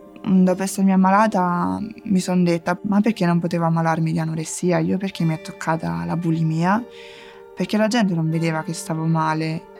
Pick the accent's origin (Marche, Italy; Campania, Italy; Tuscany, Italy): Marche, Italy; Macerata; moved away as an adult; now in Perugia, Italy; Poi io mi sono trasferita per l'università da Macerata, che è il mio paese nelle Marche. Sono venuta a Perugia